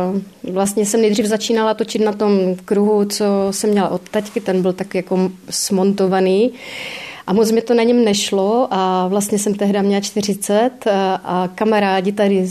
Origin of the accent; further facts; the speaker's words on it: Morávka, Moravian-Silesian Region, Czechia; moved away as an adult; kdy jsem odešla tady z Morávky a nebyla jsem tady